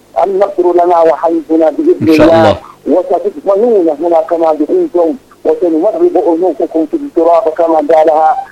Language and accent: Arabic; Yemen; أنا كيمني أنصح وأطلب